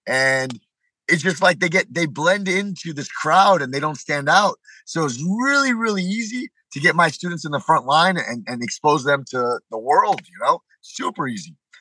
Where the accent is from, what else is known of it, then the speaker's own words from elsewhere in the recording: Miami, Florida, United States; you know, I'm born and raised in Miami. The Miami colors are pink and teal.